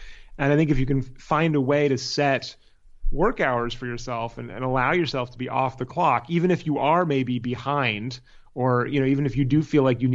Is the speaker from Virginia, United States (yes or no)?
no; Palo Alto, California, United States; also born or lived in San Francisco; I lived the first 6 years of my life in San Francisco, but then my family moved to Palo Alto, where I grew up the rest of my childhood